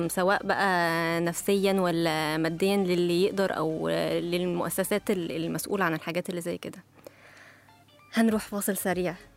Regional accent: Egypt; وحابة ان احنا نتكلم اكتر عن هدفنا احنا كمجتمع مصري وشعب

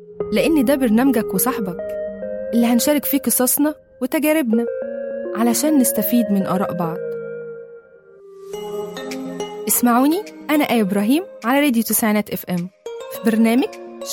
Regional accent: Egypt; مبسوطه ان انا مصريه وفخوره جدا

